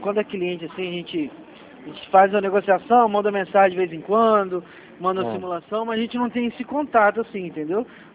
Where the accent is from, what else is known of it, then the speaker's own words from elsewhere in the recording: Minas Gerais, Brazil; Eu sou mineiro.